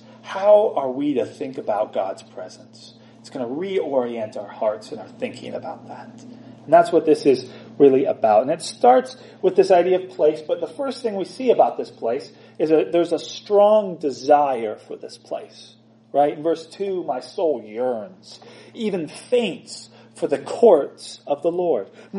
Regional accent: Los Angeles, California, United States; one of the questions I often get asked when people find out I'm from Los Angeles, there's various kind of lists of questions that have to be asked.

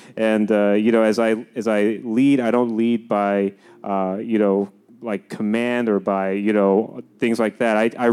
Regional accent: the South, United States; I'm from the South. I don't do all this parallel parking.

